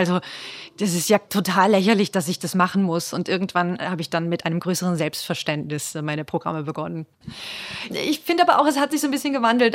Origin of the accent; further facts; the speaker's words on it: Germany; accent: Bundesdeutsch; now in Austria; Also man wurde teilweise auf offener Straße als Piefke beschimpft, wenn die Leute gehört haben, dass man Bundesdeutsch spricht.